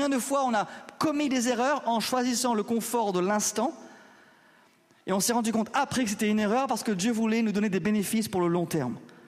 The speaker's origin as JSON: {"language": "French", "region": "Réunion", "country": "France", "said": "je suis français, je me crois être intelligent."}